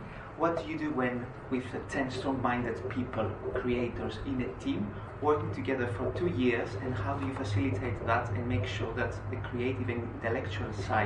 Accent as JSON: {"language": "English", "country": "Greece", "moved": "as an adult", "lives_now": "Cambodia", "said": "I'm originally from Greece, but in the last 4 years I live in Cambodia."}